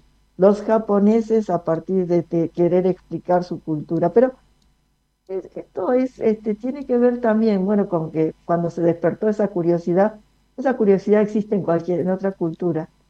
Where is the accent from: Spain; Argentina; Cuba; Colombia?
Argentina; Me incluyo, soy argentina de tercera generación.